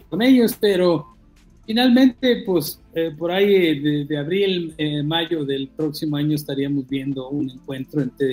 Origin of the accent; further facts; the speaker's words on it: Mexico; nosotros nos lleve el carajo como ciudadanos mexicanos